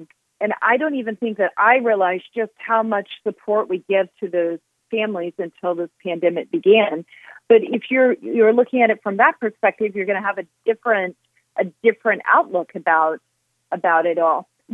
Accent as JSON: {"language": "English", "region": "Georgia", "country": "United States", "said": "I do, especially since I'm from Georgia."}